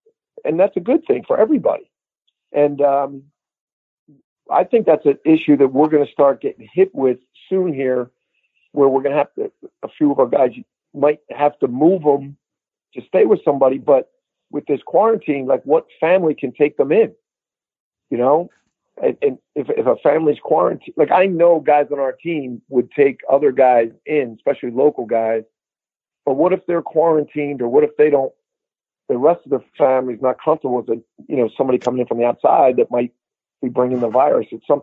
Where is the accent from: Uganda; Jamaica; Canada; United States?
United States; Philadelphia, Pennsylvania; they're all Big Five guys because I grew up here in Philly